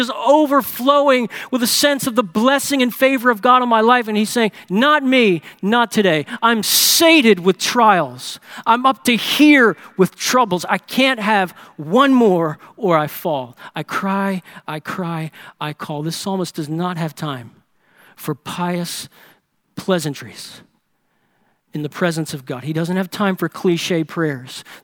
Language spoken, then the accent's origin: English; New Orleans, Louisiana, United States; Growing up in New Orleans, I can't tell you how many times the memory of sitting around with a family